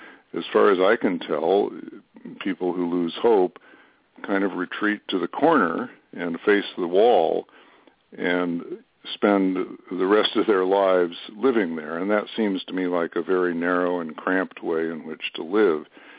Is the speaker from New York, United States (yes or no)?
no; Chicago, Illinois, United States; born there; now in Madison, United States; I live in Madison, Wisconsin, and I'm a Midwesterner by birth, born in Chicago, and my father's people were from Iowa and so forth.